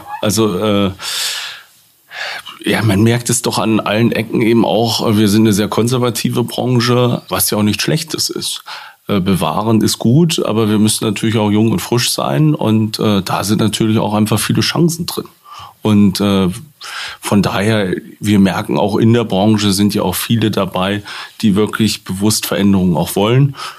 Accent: Germany; Wir als Deutsche fehlen so ein bisschen da.

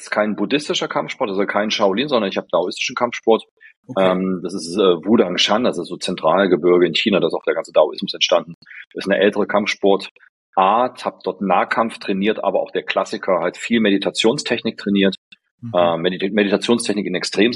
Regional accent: Berlin, Germany; Ich komme aus Berlin, im Schlachtensee. Das ist ein sehr schöner See in Berlin.

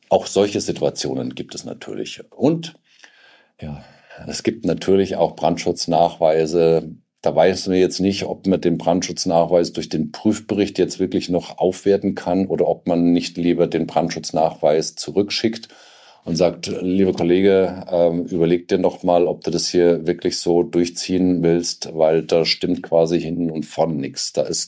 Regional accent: Hesse, Germany; born there; now in Bavaria, Germany; ich lebe hier in Bayern und das schon sehr lange, aber ich bin geboren in Hessen

